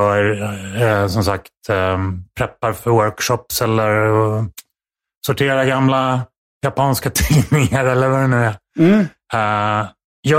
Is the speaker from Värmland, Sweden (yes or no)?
no; Stockholm, Stockholm County, Sweden; Jag är stockholmare som sagt, men numera gift med en Malmö-tjej.